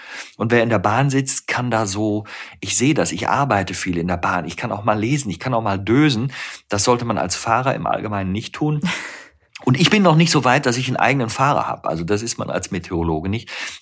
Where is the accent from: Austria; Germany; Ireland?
Germany; North Rhine-Westphalia; born there; also ich bin ja Rheinländer, ich bin im Rheinland geboren